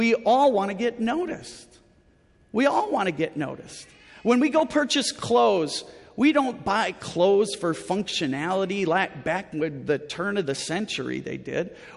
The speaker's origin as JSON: {"language": "English", "region": "Midwest", "country": "United States", "tie": "born or raised there", "said": "But I grew up in the Midwest, and things were different back in my day."}